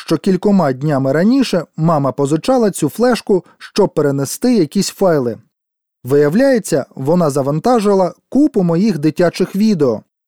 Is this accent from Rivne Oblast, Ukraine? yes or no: no; Kyiv, Ukraine; Я з Києва